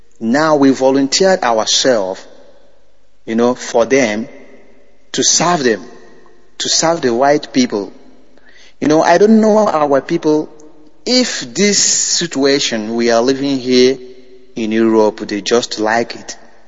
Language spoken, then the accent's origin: English; Omojoka, Imo, Nigeria; now in Madrid, Spain; Secretary of Indigenous People of Biafra here in Madrid. I'm from Omojoka, Amere, Oru East.